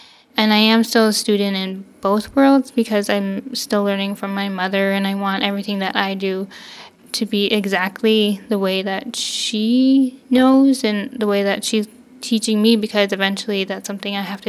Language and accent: English; Rampart, Alaska, United States; my hometown, which is Rampart. And it is a small Athabasking fishing community located, I would say, mid Yukon River.